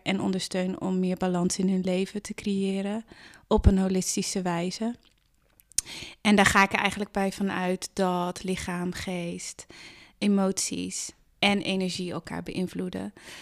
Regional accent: Dordrecht, South Holland, Netherlands; Dordrecht. Ja, een beetje kwartiertje onder Rotterdam ongeveer.

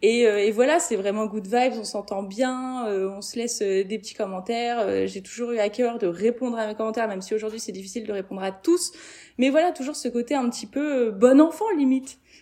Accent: Troyes, Grand Est, France; born there; Alors, je suis née à Troyes et je suis allée faire mes études à Paris à 18 ans.

